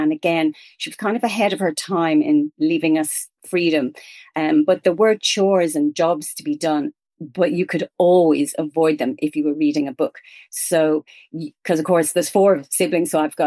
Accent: Rathmichael, Leinster, Ireland; But I grew up out in Rathmichael, very nice leafy suburb, Rathmichael, near Shankill and Bray out there. And one of four kids, kind of in the 60s.

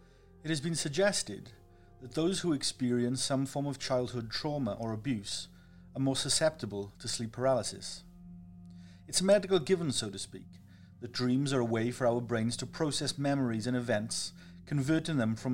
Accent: Wales, United Kingdom; I grew up in the Welsh countryside, a small village deep in the heart of the famous Welsh valleys.

